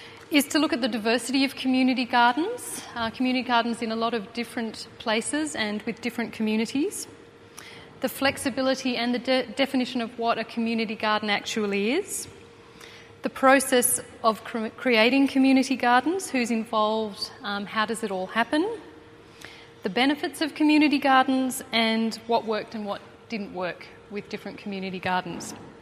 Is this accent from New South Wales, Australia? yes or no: no; Yarralumla, Australian Capital Territory, Australia; The home of our growing up in Yarralumla was planted with an orchard and huge vegetable garden.